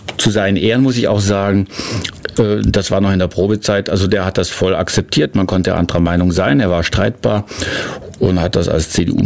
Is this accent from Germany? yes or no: yes; Göppingen, Baden-Württemberg, Germany; accent: Swabian; ich bin in Göppingen geboren, ne? Und spreche quasi, also jetzt gerade nicht, aber nachher kann man vielleicht ein paar Kostproben, spreche quasi das schwäbische Idiom vom Göppinger Raum, also von der Voralp, ne?